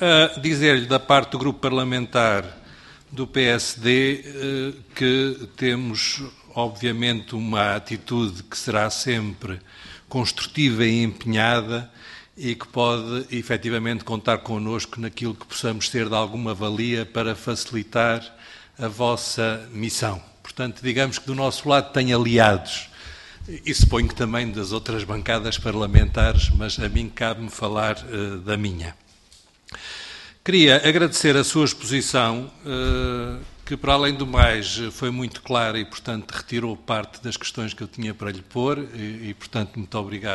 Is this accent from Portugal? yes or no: yes; Azores, Portugal; Eu sou dos Açores, mas hoje não estou mandatado para essa área geográfica.